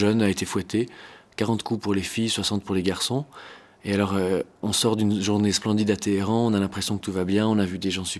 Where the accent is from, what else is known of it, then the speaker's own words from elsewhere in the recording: Switzerland; Quand on vient de Suisse et qu'on a vu comment c'est difficile en Suisse de changer la constitution